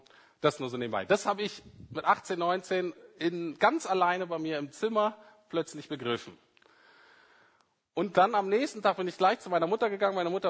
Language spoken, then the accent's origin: German; Bremen, Germany; ich bin in Bremen-Nord aufgewachsen, ne, da ist total säkularisiert, da ist jetzt christlich nicht viel los.